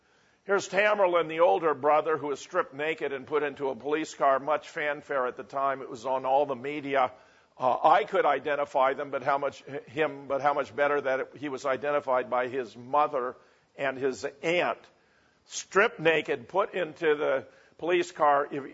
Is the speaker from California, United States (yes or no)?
yes; Pasadena, California, United States; I was born in Pasadena, grew up in Southern California. My mother was born in Pomona, so this was hardly unfamiliar territory for me.